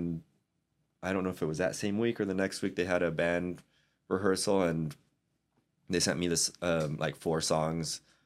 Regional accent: Mexico; so I grew up in Mexico, in kind of a, like out in the country, very rural area.

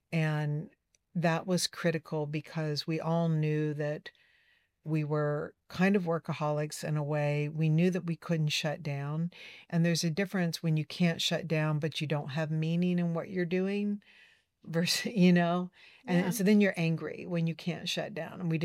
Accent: Southern United States, United States; My friends did growing up in the South.

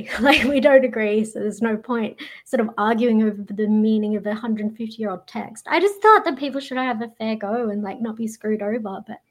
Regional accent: Australia; Like I'm quite Australian like that.

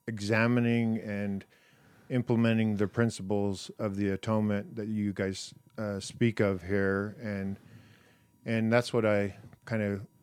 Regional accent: Price, Utah, United States; growing up in Price, I loved to play baseball. I'm from a family of 5 kids. I'm the second in line, and was born there, and had a great childhood

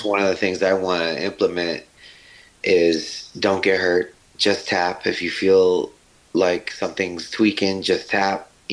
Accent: Hawaii, United States; Like, after you live in other places, Hawaii is, man, it's so golden.

